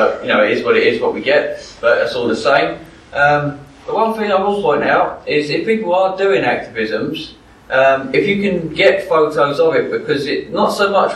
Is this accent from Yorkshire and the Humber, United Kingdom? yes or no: no; Romford, London, United Kingdom; I'm from Romford, East London.